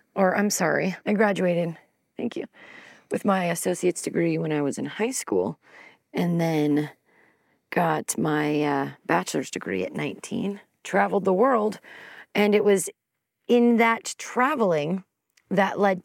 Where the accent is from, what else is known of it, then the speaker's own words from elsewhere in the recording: Arizona, United States; also born or lived in Southern California; I grew up in Arizona for a little bit and enjoyed the outdoors, a lot of undeveloped land around us.